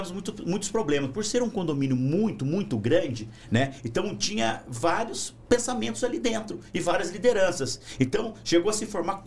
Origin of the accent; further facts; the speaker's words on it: São José dos Campos, São Paulo, Brazil; Eu sou com muito prazer nascido e criado em São José dos Campos.